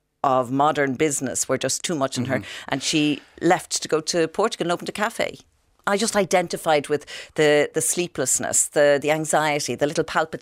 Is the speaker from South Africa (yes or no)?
no; Clondalkin, Leinster, Ireland; I love Clondalkin. I taught in Clondalkin. I was born, bred and buttered in Clondalkin.